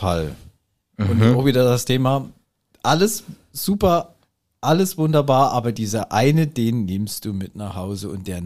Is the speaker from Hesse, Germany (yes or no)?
no; Saxony, Germany; Es ist aber auch schlimm als Sachse, wenn da Leute aus Brandenburg parken wollen.